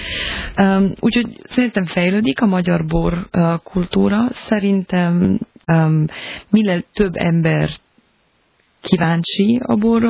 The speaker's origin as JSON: {"language": "Hungarian", "town": "Bolgheri", "region": "Tuscany", "country": "Italy", "tie": "born or raised there", "said": "És aztán a Bolgheri, ami egy icipici falu, mi ott nőttünk fel a bátyámmal, egy nagyon kis falu"}